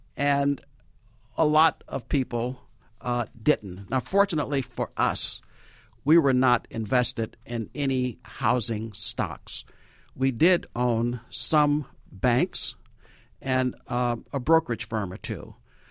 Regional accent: Apopka, Florida, United States; Yes, small town, 2,000 people at the time.

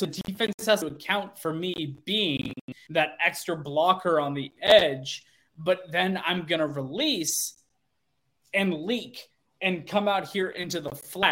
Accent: Oregon, United States; I'm literally born and raised in Oregon. My mom is a University of Oregon alum. Grew up, born and bred Oregon.

